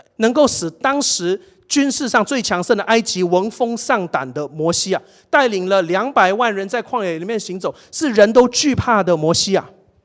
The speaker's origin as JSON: {"language": "Chinese", "country": "Malaysia", "tie": "born or raised there", "said": "我从小在马来西亚，我的教会就教我这三件事情"}